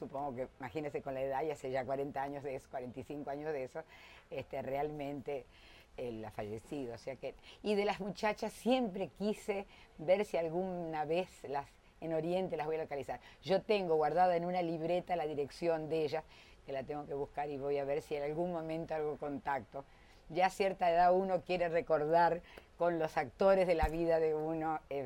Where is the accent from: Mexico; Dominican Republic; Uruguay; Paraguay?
Uruguay; accent: Uruguayan; Yo todavía guardo mi acento uruguayo, que en aquel momento lo tenía mucho más pronunciado.